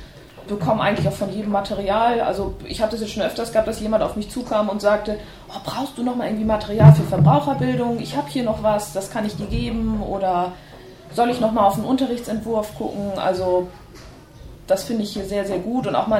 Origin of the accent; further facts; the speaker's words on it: Flensburg, Schleswig-Holstein, Germany; ich komme aus Flensburg, bin 30 Jahre alt